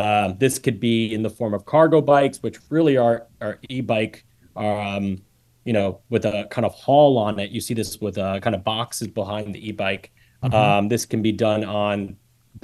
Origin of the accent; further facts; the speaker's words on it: New York, United States; as a New Yorker who hears the kind of e-bikes and mopeds outside every day